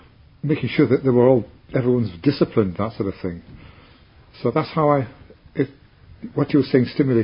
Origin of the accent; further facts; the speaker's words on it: Glasgow, Scotland, United Kingdom; I was brought up in Mount Florida, Glasgow, which is right next door to Hampden Park.